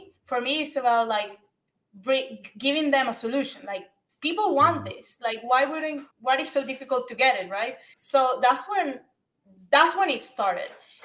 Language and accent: English; Venezuela; I grew up back in Venezuela